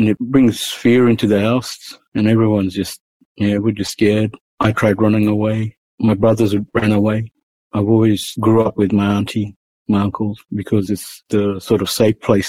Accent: Townsville, Queensland, Australia; born there; I was born in Townsville, in Bindal country, and my parents come from the Torres Straits. Blood ties is with Mobiag, Gebar, Tudu, Yam Island. Those are the main islands where my family generate from

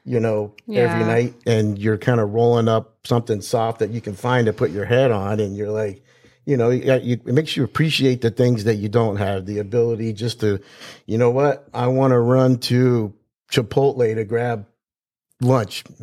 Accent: Daytona Beach, Florida, United States; I'm one of the rare people that were actually born in Florida.

